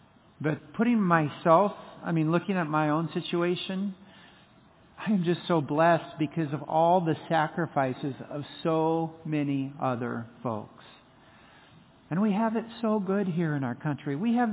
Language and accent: English; Indiana, United States; And, you know, I grew up in Indiana. It was the Indy 500.